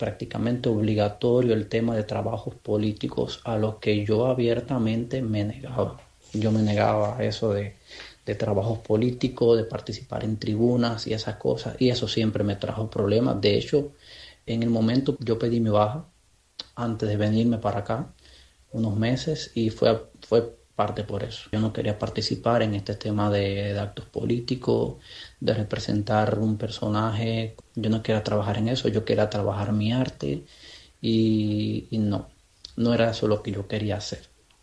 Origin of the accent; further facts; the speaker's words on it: Holguín, Cuba; Lógicamente, como todo cubano, extraño mi tierra, extraño mi holguín